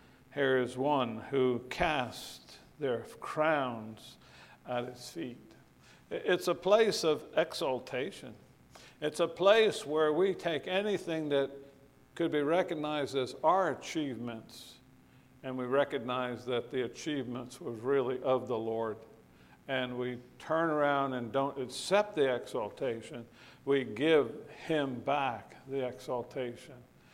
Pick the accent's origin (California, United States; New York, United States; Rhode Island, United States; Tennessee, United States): Rhode Island, United States; But I remember when I was raised in Rhode Island, and my dad would walk out in the snow